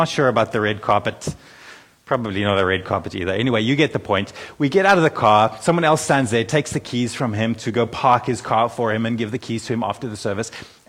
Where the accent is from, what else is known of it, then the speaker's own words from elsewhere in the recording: South Africa; now in London, United Kingdom; I'm a South African in London.